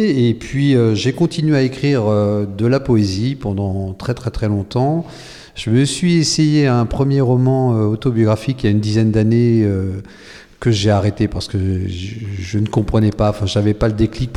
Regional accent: Le Mans, Pays de la Loire, France; born there; je suis originaire du Mans. Enfin, je suis né au Mans, donc je suis un Sartois pur souche.

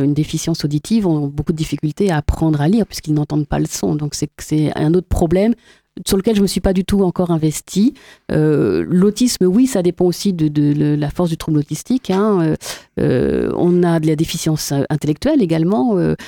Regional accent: Noyen-sur-Sarthe, Pays de la Loire, France; je viens de Noyen-sur-Sarthe, où est installée ma petite entreprise.

